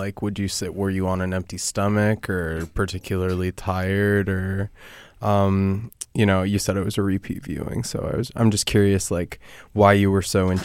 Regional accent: Seattle, Washington, United States; because I grew up in Seattle, and a few times through my childhood, like ended up like having like a soccer game

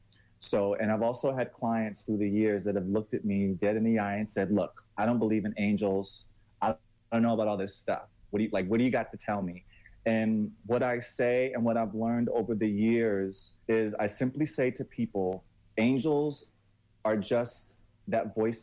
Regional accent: New York City, New York, United States; also born or lived in Korea; Like I grew up in the South Bronx. I graduated from high school. Then I went straight into the Air Force.

